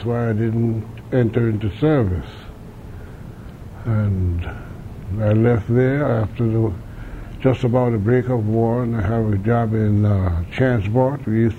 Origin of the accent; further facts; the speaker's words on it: Bronx, New York, United States; born there; now in Bridgeport, United States; I've even saw my former resident where I was born on Brook Avenue in the Bronx just a few days ago, and it's all changed.